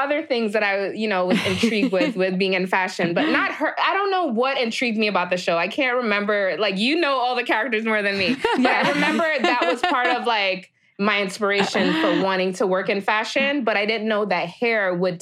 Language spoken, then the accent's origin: English; Jamaica; now in United States; So yeah, I immigrated to the United States from Jamaica, the island.